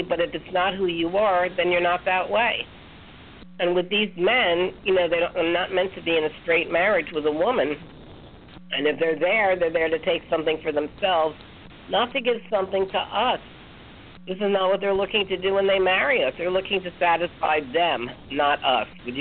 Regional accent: United States; I wouldn't know how to act French because I'm an American.

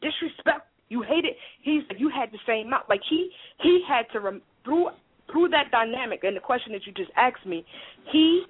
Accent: New Jersey, United States; I'm from Jersey, so we aggressive identified as opposed to stud identified.

